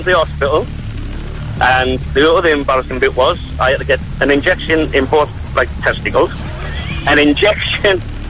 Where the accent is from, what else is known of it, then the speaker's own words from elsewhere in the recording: Sunderland, North East England, United Kingdom; now in Kettering, United Kingdom; I'm in my wagon. I'm originally from Sunderland.